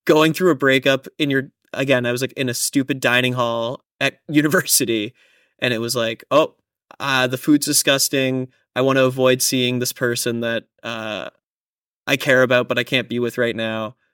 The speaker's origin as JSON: {"language": "English", "country": "Canada", "tie": "born or raised there", "also_born_or_lived": "Boston, United States", "said": "I was born in Boston, but then I was up in Canada for high school and college, or for university."}